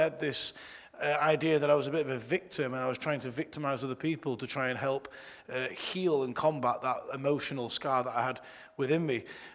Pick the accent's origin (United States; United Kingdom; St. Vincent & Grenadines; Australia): United Kingdom; Doncaster, Yorkshire and the Humber; now in Oxford, United Kingdom; I grew up in Doncaster and got bullied at school.